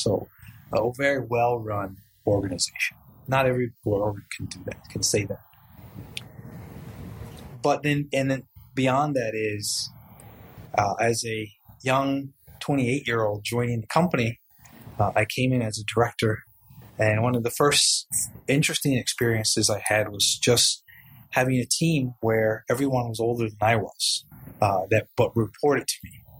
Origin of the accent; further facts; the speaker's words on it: New York, United States; moved away as an adult; now in Singapore; I was born in New York, worked in New York, school in New York, everything in New York, and then came to Singapore.